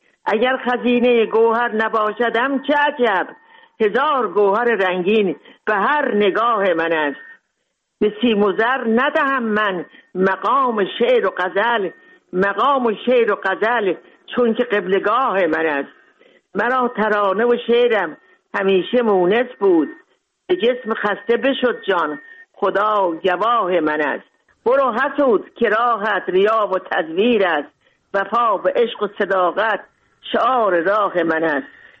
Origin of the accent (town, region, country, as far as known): Mashhad, Razavi Khorasan, Iran; born or raised there